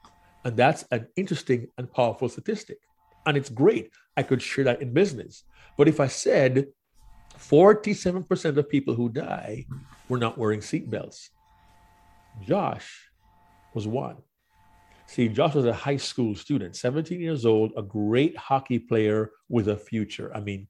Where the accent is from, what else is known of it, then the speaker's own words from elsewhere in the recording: Jamaica; growing up in Jamaica, we didn't always have TV and movies